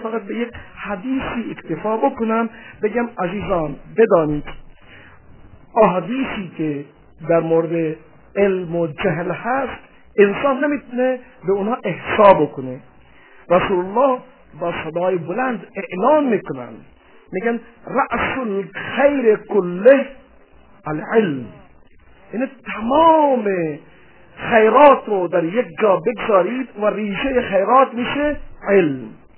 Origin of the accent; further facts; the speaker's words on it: India; born there; Persian is a second language; حالا اجداد ما شاید ایرانی بودن، من شاید که حتما ایرانی هستم، ولی خب خلاصه خودم هندی‌زاده اینا.